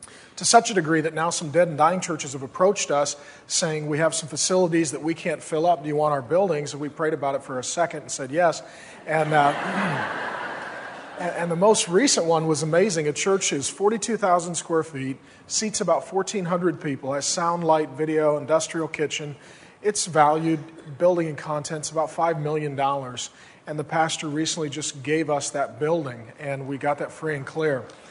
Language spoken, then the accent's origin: English; Seattle, Washington, United States; I'm from Seattle, Washington, and I'll tell you a little bit about how I got to get connected with Northland